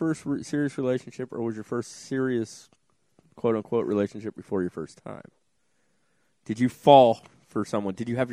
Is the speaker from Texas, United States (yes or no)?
no; Ohio, United States; moved away; I was born in Ohio, but I moved out of Ohio in the late 80s. And Stu and I both moved. Well, I moved back to Ohio.